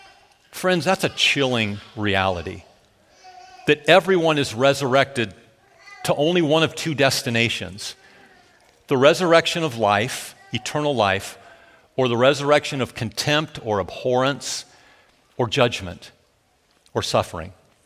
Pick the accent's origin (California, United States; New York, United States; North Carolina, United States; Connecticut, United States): California, United States; Los Angeles; So I'm from Southern California, from the Los Angeles area. Earthquakes are really common.